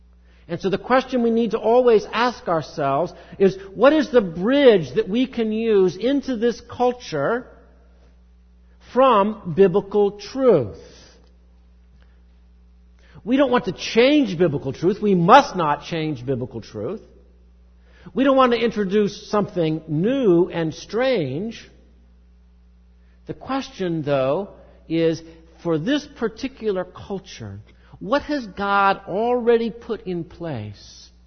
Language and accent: English; United States; Don't believe me because I'm an American. Don't believe me because I'm from that powerful country.